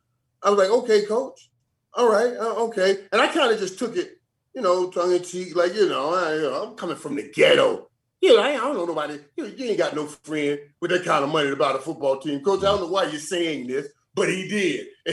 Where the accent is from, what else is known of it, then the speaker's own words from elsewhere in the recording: Miami, Florida, United States; I'm from Miami. You don't get this dark unless you love heat.